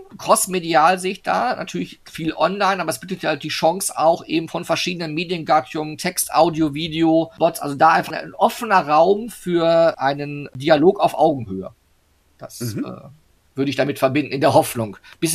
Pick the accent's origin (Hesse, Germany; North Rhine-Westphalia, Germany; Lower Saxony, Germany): North Rhine-Westphalia, Germany; als Westfale